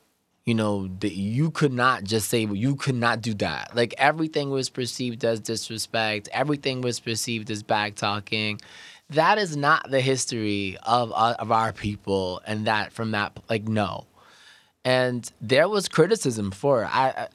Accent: Brooklyn, New York, United States; I'm from Brooklyn, right? So I'm a 90s baby

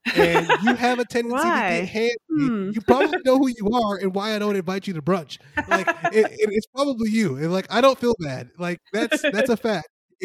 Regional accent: Buffalo, New York, United States; Because just like when I go back home in Buffalo, I'm drinking beer from Buffalo.

